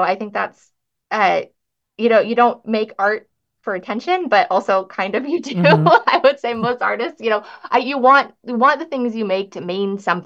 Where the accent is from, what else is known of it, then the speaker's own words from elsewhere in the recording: Idaho, United States; I am a nobody from Idaho, like not in a negative way. I just am. I've lived in rural North Idaho my entire life.